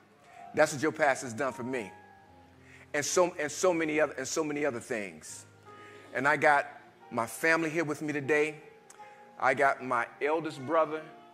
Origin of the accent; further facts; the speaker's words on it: Opa-locka, Florida, United States; But I'm not going to lie. I'm from Opa-locka. That man done hit my car.